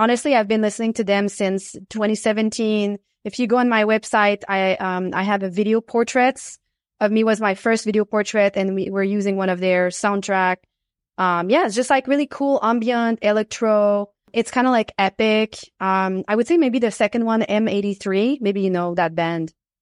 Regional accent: Quebec, Canada; Yeah, I'm from Quebec.

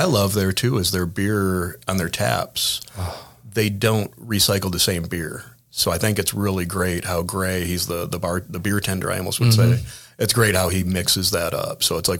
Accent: Ireland; I'm Irish, so the idea of a restaurant bar sounds fantastic

